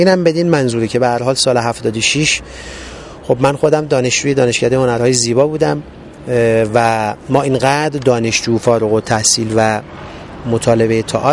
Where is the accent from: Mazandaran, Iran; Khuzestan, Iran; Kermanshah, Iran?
Khuzestan, Iran; Abadan; now in Tehran, Iran; نه، کار خود من خوزستانی هستم، منتها بچه آبادان، منتها ساکن تهرانی و کار تولید تهران هست.